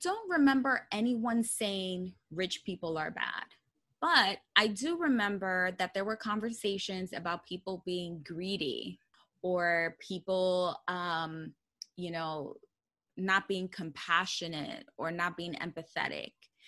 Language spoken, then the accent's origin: English; Bronx, New York, United States; I grew up in the Bronx, New York, and in a low income family.